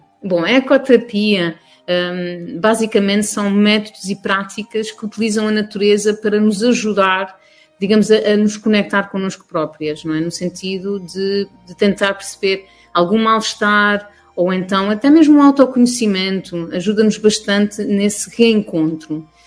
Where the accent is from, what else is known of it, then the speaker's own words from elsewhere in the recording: Azores, Portugal; sou daqui da Ilha de São Miguel, já conto com 40 anos.